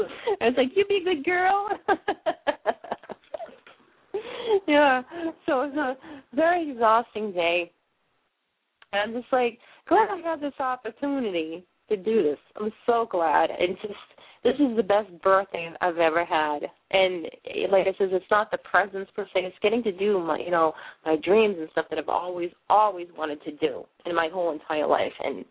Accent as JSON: {"language": "English", "town": "Boston", "region": "Massachusetts", "country": "United States", "lives_now": "Maine, United States", "said": "You know, I'm from Boston. They say wicked pissa. What do you want? Even though I'm up here in Maine"}